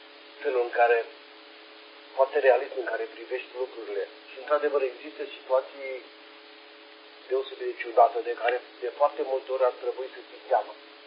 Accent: Romania; Da, și noi ne mândrim că suntem români.

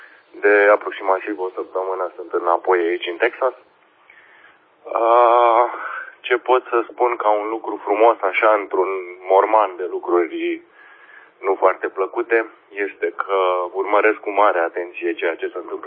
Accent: Romania; colegii mă întreabă foarte multe lucruri despre România și asta mă face să fiu mândru că sunt român

